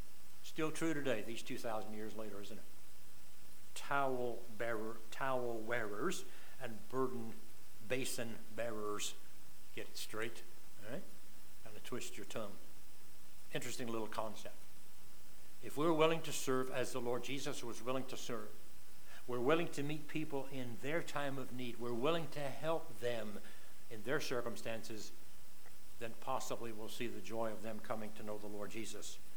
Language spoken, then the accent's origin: English; North Carolina, United States; I was raised in the South, up in North Carolina, in the public school system.